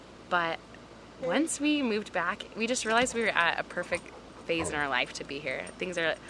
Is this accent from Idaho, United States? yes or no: yes; Twin Falls, Idaho, United States; when we graduated from high school, we thought, all right, see ya, Twin Falls, we're not coming back here.